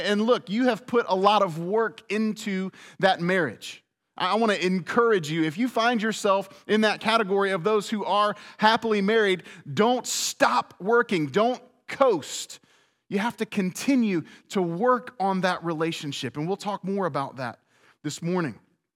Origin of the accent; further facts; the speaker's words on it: Charlotte, North Carolina, United States; also born or lived in Dayton, Ohio; I often tell people I spent my childhood in Dayton, Ohio, but I feel like I grew up in Charlotte.